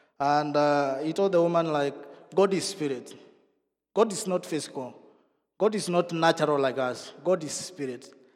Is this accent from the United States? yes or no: no; Kenya; moved away as an adult; now in Netherlands; I'm originally from Kenya, but residing in the Netherlands since 2018.